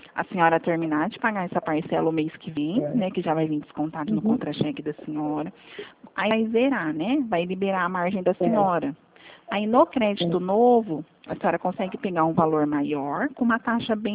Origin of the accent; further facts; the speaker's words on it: Presidente Prudente, São Paulo, Brazil; sou de Prudente.